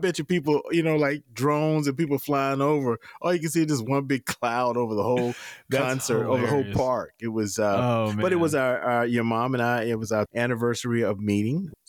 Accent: Savannah, Georgia, United States; I have memories of St. Patrick's Day and the parade growing up in Savannah, marching in the Johnson High Atom Smasher Band.

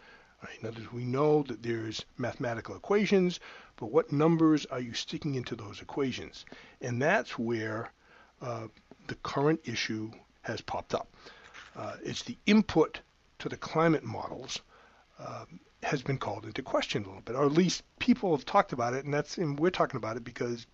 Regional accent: Massachusetts, United States; accent: Massachusetts; And my Massachusetts accent, I'm sure, is not...

